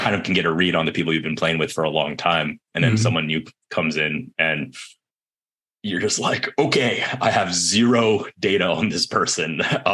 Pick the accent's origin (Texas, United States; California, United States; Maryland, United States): California, United States; Berkeley; now in San Francisco, United States; So I was actually born and raised in Berkeley, and all of my education in Berkeley too.